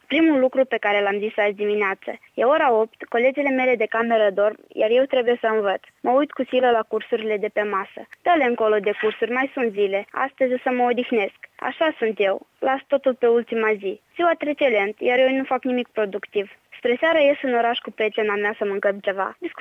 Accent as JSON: {"language": "Romanian", "country": "Moldova", "accent": "Moldovan", "moved": "yes", "lives_now": "Timișoara, Romania", "said": "Moldoveancă de peste Prut, îi răspund eu. Îmi spune că m-a cunoscut după accent. Am un an jumătate de când sunt în Timișoara și accentul încă mă mai dă de gol."}